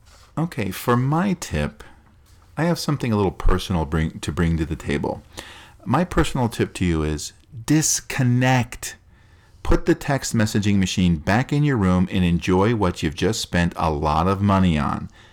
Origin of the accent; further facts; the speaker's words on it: Scotland, United Kingdom; but we're not Italian. I'm Scottish.